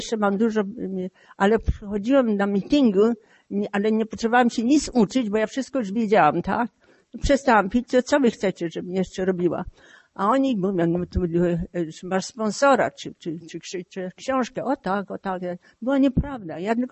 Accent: France; also born or lived in Lviv, Ukraine / Bydgoszcz, Poland; I mając 10 lat, byśmy wymigrowali z Polski. Znaczy wyokupowali z Bydgoszczy pociągiem do Rumunii. Z Rumunii do Francji i we Francji ja się wychowywałam. Z Francji żeśmy przyjechali do Ameryki.

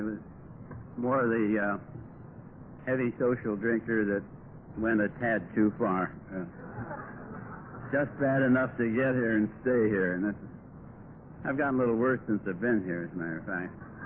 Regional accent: Ohio, United States; also born or lived in California; But anyway, I'm originally from California, or originally from Ohio, but I got sober in California. And in 48 days, but who's counting, we're going to move back to California, Laguna Niguel.

